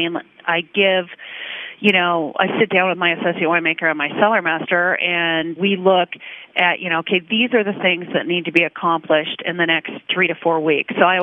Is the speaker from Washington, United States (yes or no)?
yes; Washington, United States; I think that the culture in which I grew up in Washington State